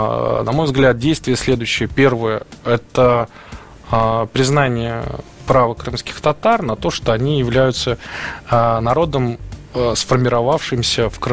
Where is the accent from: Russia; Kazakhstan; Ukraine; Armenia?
Russia; Я россиянин, я люблю свою страну, я живу в многонациональной стране